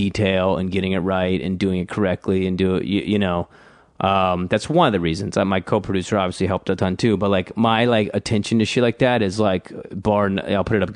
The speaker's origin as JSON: {"language": "English", "region": "Georgia", "country": "United States", "said": "No, I'm originally from Georgia. South Georgia, small town, 1 hour south of Savannah."}